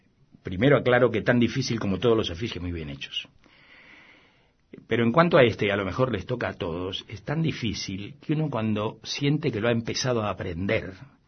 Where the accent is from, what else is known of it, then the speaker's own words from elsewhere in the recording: Venezuela; moved away; yo cuando salí de Venezuela, me vine y durante 12 años no volví.